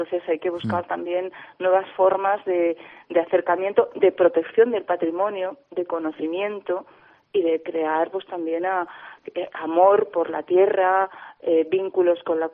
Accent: Cabezas del Villar, Castile and León, Spain; Por ejemplo, en mi pueblo, Cabezas del Villar, incluso existe un topónimo que se llama Berroco de las Cruces

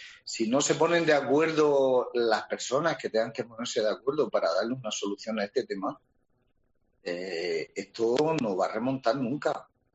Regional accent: El Algar, Region of Murcia, Spain; now in Los Alcázares, Spain; Yo no soy de los Alcázares, yo llevo 40 años aquí. Yo soy de un pueblo cercano que se llama El Algar.

